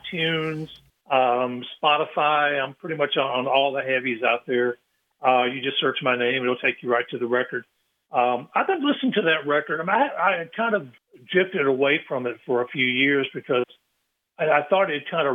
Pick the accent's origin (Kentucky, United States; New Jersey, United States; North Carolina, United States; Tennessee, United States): Tennessee, United States; Frayser; It deals with growing up in Fraser, which was a little redneck kind of lower middle class area.